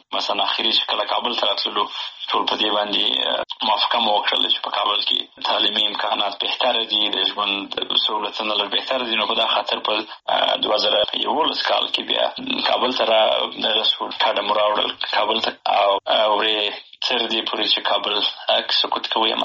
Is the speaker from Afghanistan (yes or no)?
yes; Helmand, Afghanistan; also born or lived in Bagram, Afghanistan / Pakistan / Kandahar, Afghanistan / Nangarhar, Afghanistan; نو زه په باګرام کښې پیدا شوی یم. او وروسته د هغې نه د فامیل هجرت ته اړ شوی وو، پاکستان ته تللي وو د یو څه مدوری وو. د هغې نه وروسته بیا بېرته راغلي یو په هلمند کښې. نو خاپوړې مې په هلمند کښې کړي دي.